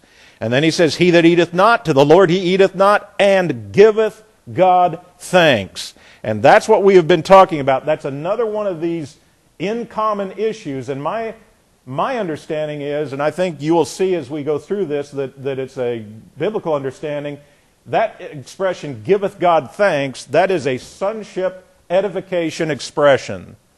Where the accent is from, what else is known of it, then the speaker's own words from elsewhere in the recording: the South, United States; I've never learned as a Southerner to appreciate fried okra.